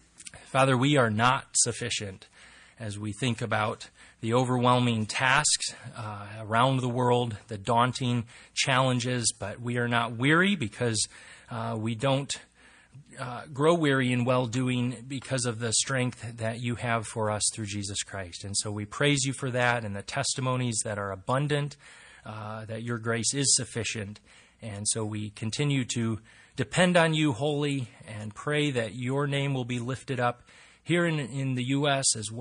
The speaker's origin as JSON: {"language": "English", "town": "Sandusky", "region": "Michigan", "country": "United States", "tie": "born or raised there", "said": "And I grew up in Sandusky, Michigan, going to Croswell, Michigan."}